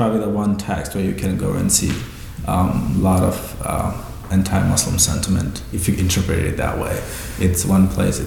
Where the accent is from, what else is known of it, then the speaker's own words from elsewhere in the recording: Nepal; It helped the fact that I was from Nepal